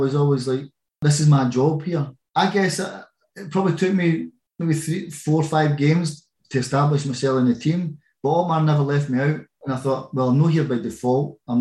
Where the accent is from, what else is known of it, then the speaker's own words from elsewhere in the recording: Glasgow, Scotland, United Kingdom; bear in mind, I'm from Glasgow. We don't give anything away for free.